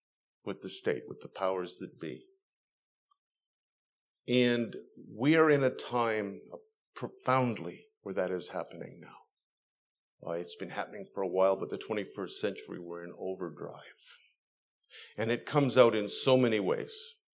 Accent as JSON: {"language": "English", "country": "Canada", "lives_now": "United States", "said": "I'm a Canadian in a strange land now. Living in America is an interesting time for me."}